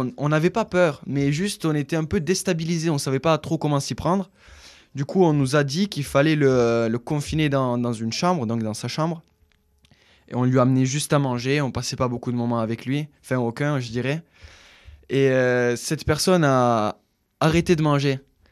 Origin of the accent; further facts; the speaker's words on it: Italy; moi, je suis italien et on avait l'habitude de passer le Noël à Rome, chez mes grands-parents